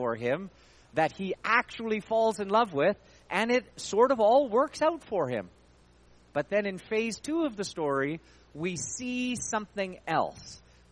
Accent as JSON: {"language": "English", "town": "Stony Plain", "region": "Alberta", "country": "Canada", "tie": "born or raised there", "also_born_or_lived": "Calgary", "said": "So I grew up in Stony Plain. In 1988, my dad took a new job in Calgary, and so I moved to Calgary."}